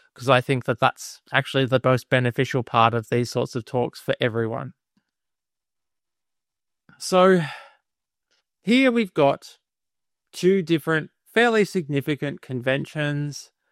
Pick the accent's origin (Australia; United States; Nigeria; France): Australia; but I'm being an Australian who, you know, has a soft spot for Michael Kirby.